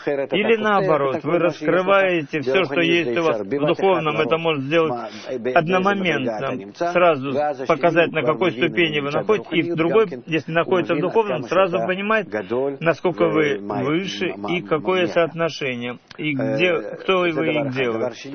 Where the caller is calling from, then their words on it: Beit Shemesh, Jerusalem District, Israel; из Бет-Шемеша.